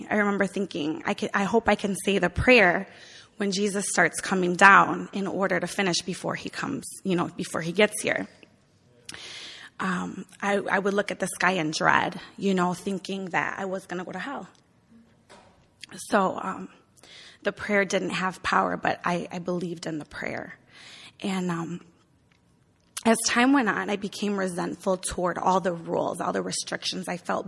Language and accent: English; Chicago, Illinois, United States; I grew up in Chicago. I considered myself a city girl.